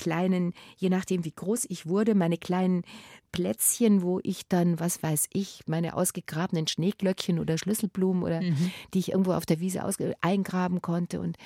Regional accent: Bavaria, Germany; Na, ich bin ja ein bayerisches Kind. Ich bin ja auf dem Land aufgewachsen.

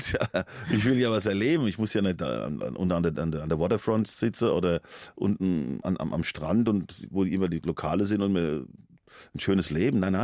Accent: Hesse, Germany; accent: Hessian; auf der Bühne hört man das so stark, mein hessischen Dialekt

